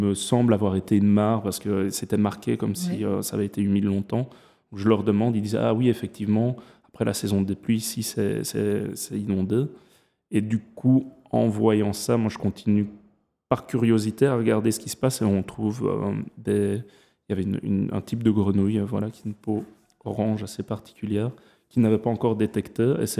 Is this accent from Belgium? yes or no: yes; Belgium; j'ai grandi en Belgique avec une mère ardennaise, donc on a passé toute notre enfance dans la forêt et dans le jardin, dans la nature.